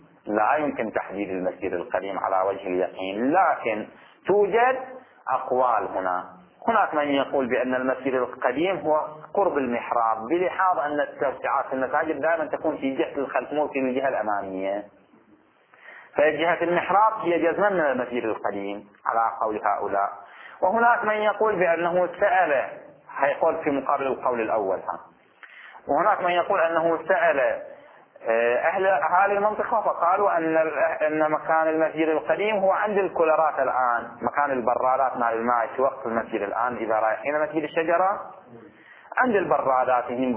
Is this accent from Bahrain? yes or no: yes; Bahrain; عندنا في البحرين